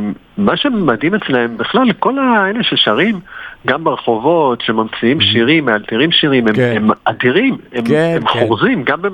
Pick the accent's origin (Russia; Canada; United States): United States; לא הייתה שיחה, אבל שוב, אני אמריקאי.